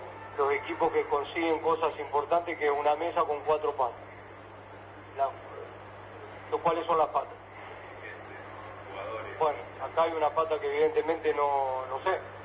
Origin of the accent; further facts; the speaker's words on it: Santa Fe, Argentina; soy de Santa Fe, quiero caminar tranquilo por la ciudad